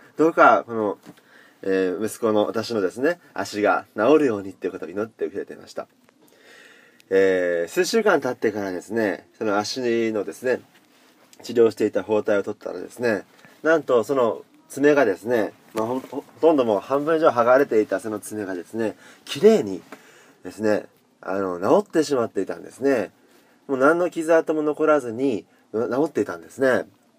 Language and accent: Japanese; Saga, Japan; 私は佐賀県出身なんですけれども、佐賀県は、平野ですので、よく自転車でですね遊ぶっていうことが多かったんですね。